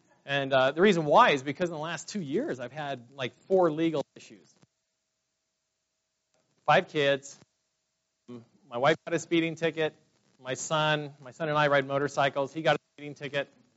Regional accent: Fresno, California, United States; now in Utah, United States; I'm from Fresno, California. And usually I get the, you know, boo, California. I grew up in California. I've been in Utah about 25 years.

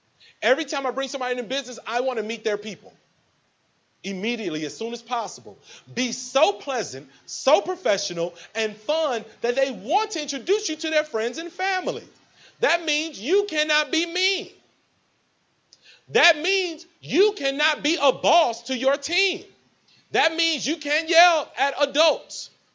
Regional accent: Chicago, Illinois, United States; I'm from Chicago.

